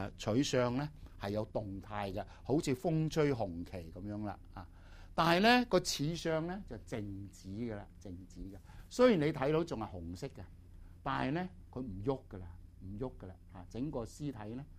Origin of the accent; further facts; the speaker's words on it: Guangdong, China; 或者我哋廣東人咧俗稱叫咩？